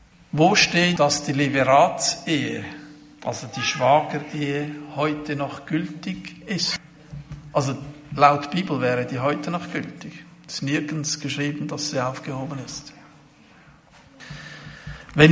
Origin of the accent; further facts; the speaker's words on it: Brazil; weißt du, ich komme aus Brasilien und habe Folgendes erlebt.